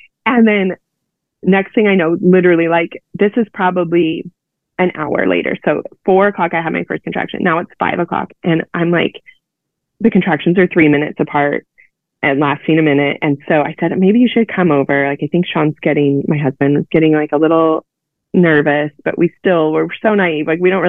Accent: California, United States; it reminded me of like playing in the waves as a kid, because I grew up in Orange County and at the beach

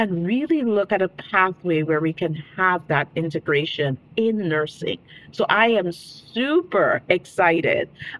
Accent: Dominica; also born or lived in Miami; I am originally from the Caribbean island of Dominica. So if you detect an accent, that's where it's from. But I always like to say Dominica is not Dominican Republic.

